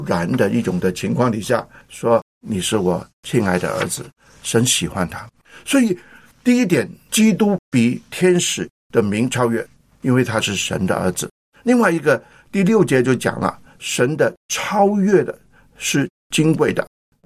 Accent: China; 那我想我们中国人对这个概念就比较容易接受了啊

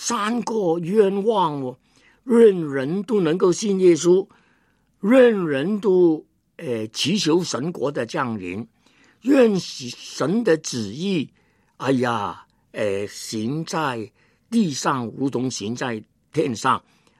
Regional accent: China; 作为一个中国人，活在中国当中

